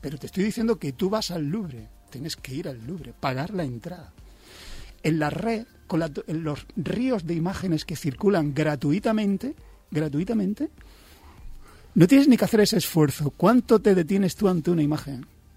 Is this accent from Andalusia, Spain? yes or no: yes; Almería, Andalusia, Spain; Vengo de la luz plenisolar del sur, ¿sabes? Y además, bueno, yo soy de Almería en concreto